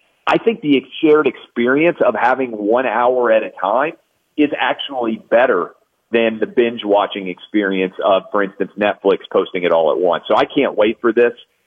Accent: Nashville, Tennessee, United States; Like if you were a kid growing up in Nashville, the best thing you could do, like the biggest sporting event you could go to by far, like I remember going to see Shaq when he was at LSU. I'm 39.

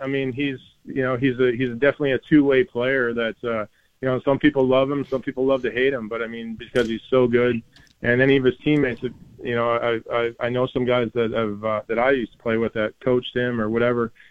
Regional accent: Canada; now in Knoxville, United States; Obviously I'm from Canada, been here a long time, but that's one thing I've loved about living here in Knoxville, Tennessee

